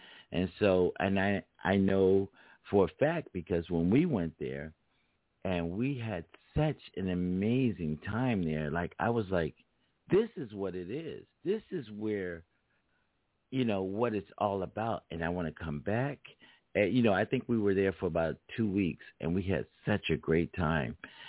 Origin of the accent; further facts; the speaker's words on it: Philadelphia, Pennsylvania, United States; Like, I'm from Philadelphia. That's right. I'm from Philadelphia